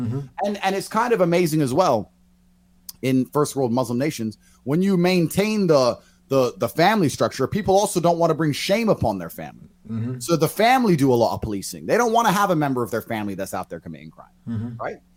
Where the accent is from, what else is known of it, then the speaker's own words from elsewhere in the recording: Luton, East of England, United Kingdom; I grew up in Luton in England, which is predominantly Muslim.